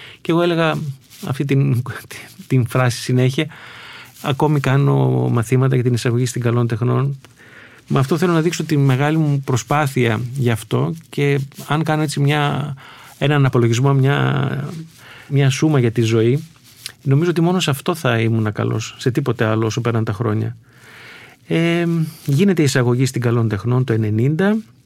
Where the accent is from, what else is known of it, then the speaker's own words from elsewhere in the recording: Veria, Central Macedonia, Greece; born there; Γεννήθηκα στη Βέρεια εκεί στα τέλη της δεκαετίας του 60, αρχές του 70, σε μια μικρή πόλη.